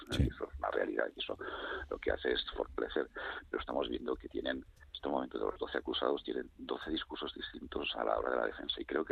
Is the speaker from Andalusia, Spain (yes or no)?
no; Catalonia, Spain; por la otra mitad de los catalanes, que somos catalanes libres de nacionalismo